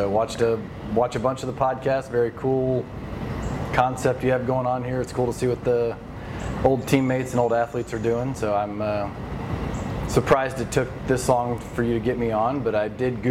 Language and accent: English; Gainesville, Florida, United States; Yeah, born and raised in Gainesville, University of Florida didn't think highly of my baseball ability